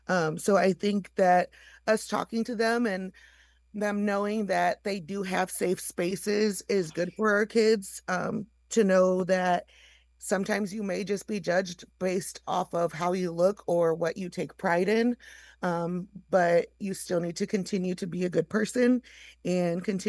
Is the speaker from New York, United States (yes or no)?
no; Illinois, United States; born there; And I'm like, I was born in Illinois just across the bridge.